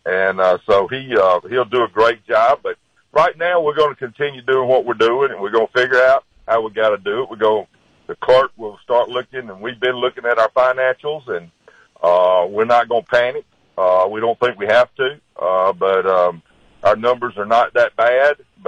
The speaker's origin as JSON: {"language": "English", "town": "Greenville", "country": "United States", "said": "That I've always loved, you know, saying I was from Greenville, okay, and I love saying I was the mayor of Greenville"}